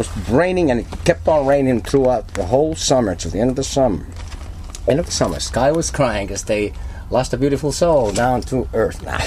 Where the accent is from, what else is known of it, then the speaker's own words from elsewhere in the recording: Helsinki, Uusimaa, Finland; English is a second language; I got one even though I was born and raised in Helsinki.